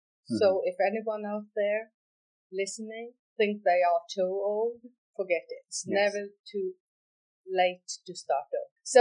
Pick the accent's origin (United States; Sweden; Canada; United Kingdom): Sweden; Stockholm, Stockholm County; English is a second language; And yeah. I'm actually from Sweden, Stockholm, the capital of Sweden. So if I speak strangely, that is why.